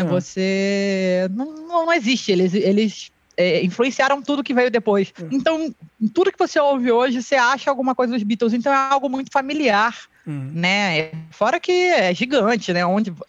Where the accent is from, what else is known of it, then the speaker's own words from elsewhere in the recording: Mambucaba, Rio de Janeiro, Brazil; accent: Rio; also born or lived in Germany; Eu nasci no Rio, vocês podem ver por causa desse sotaque aí, carregado. Com 6 meses, minha família foi morar na Alemanha. Voltamos quando eu tinha quase 2 anos, fui morar em Mambucaba, que é a vila dos funcionários da usina nuclear de Angra. Uhum. Morei lá até os 10 anos